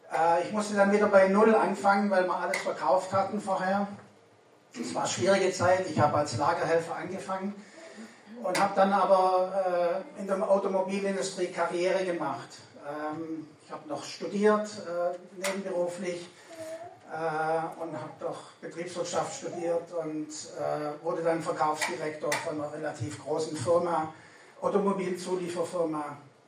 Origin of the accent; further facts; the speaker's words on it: Ravensburg, Baden-Württemberg, Germany; also born or lived in Montreal, Canada; Ich bin geboren in Montreal, Kanada, bin da bis zum 7. Lebensjahr aufgewachsen, weil meine Eltern dorthin gezogen sind und mein Vater dort gearbeitet hat. Dann sind wir zurück nach Ravensburg.